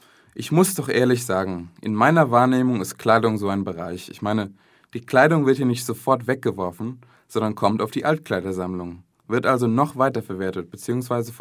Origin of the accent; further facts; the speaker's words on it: Cologne, North Rhine-Westphalia, Germany; born there; bin 24 Jahre alt, bin gebürtig aus Köln und da studiere ich im Moment BWL im 5. Semester.